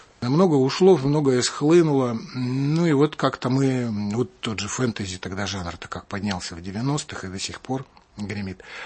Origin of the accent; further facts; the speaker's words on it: Siberia, Russia; я сам вообще сибиряк из провинции, поэтому было трудно достать книги.